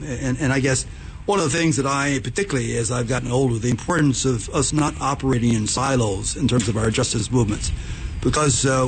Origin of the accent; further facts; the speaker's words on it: Asbury Park, New Jersey, United States; I participated in my hometown where I live now, Asbury Park, a community of 16,000 people